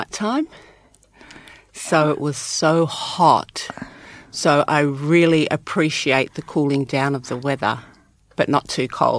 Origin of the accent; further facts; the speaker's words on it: Western Australia, Australia; I'm a Noongar woman from southwest of Western Australia.